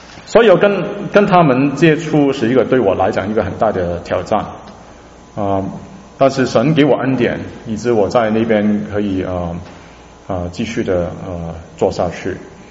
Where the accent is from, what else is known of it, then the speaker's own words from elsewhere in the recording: Hong Kong; now in United States; 我是香港人，我从87年从香港来到美国，在德州读书，读的是那个电机工程的东西，读完以后呢，我在那个 Houston Texas 工作了大概6到7年，